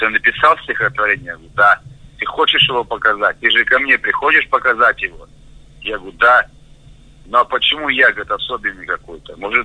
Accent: Kazakhstan; я тогда еще жил в Казахстане, родом я с Казахстана

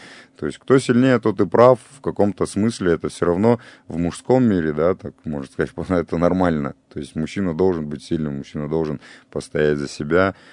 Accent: Vladivostok, Primorsky Krai, Russia; была у меня в детстве в Владивостоке

